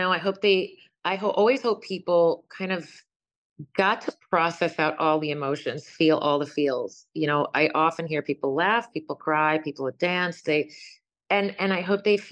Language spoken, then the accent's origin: English; New York, United States; And when I was a kid growing up in New York, it was my very first dream to be a Broadway star.